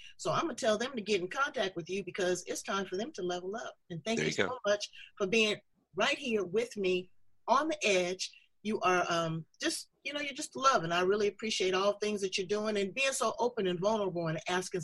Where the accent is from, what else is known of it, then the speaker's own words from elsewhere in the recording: Los Angeles, California, United States; I'm originally from Los Angeles